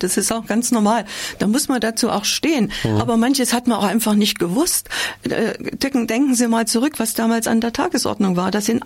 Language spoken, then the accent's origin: German; Erfurt, Thuringia, Germany; die Leidenschaft für meine Heimatstadt. Ich bin hier aufgewachsen, ich bin ein Erfurter Kind und ich liebe diese Stadt.